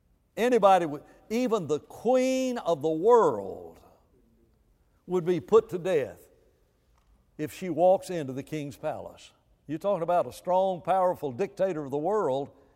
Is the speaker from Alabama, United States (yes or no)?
yes; Alabama, United States; I grew up in Alabama, and this has very little to do with time.